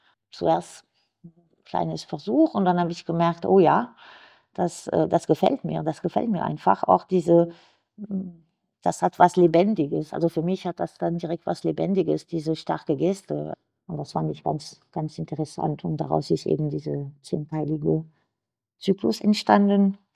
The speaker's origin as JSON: {"language": "German", "region": "southern France", "country": "France", "tie": "born or raised there", "said": "ich bin in Südfrankreich aufgewachsen und da haben wir das Riesenglück, die Fondation Meg in der Nähe."}